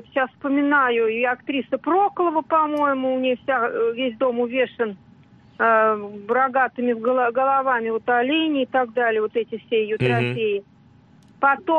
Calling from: Moscow Oblast, Russia; я вас беспокою из Подмосковья.

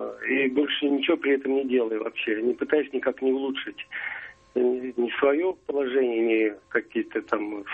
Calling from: Moscow Oblast, Russia; я из Подмосковья.

